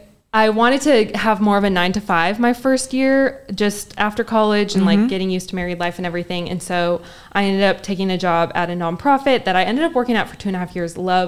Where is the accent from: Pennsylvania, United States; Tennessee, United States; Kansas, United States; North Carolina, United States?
Tennessee, United States; Memphis; And then Cameron grew up in Chattanooga and I'm from Memphis.